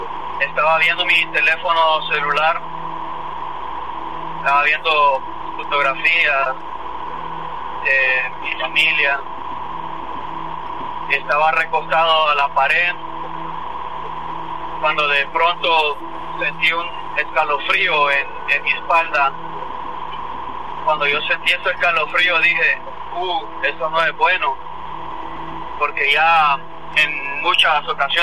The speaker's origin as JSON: {"language": "Spanish", "country": "Honduras", "lives_now": "New York, United States", "said": "Me llamo desde el estado de Nueva York, pero soy originario de Honduras."}